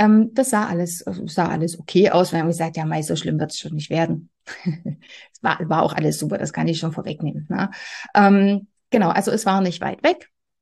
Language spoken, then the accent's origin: German; Saxony, Germany; Also auch wir haben ein Haus auf dem Dorf, ja, also ich komme aus Sachsen, super schön gelegen